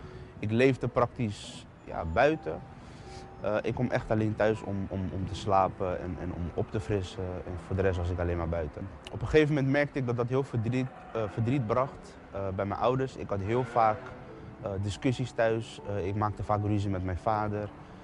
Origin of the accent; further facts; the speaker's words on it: The Hague, South Holland, Netherlands; Ik kom uit Den Haag. Ik heb een goede jeugd gehad.